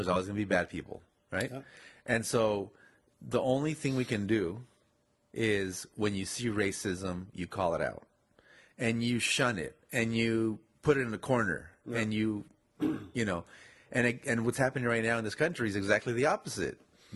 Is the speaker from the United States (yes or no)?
yes; United States; even though I'm an American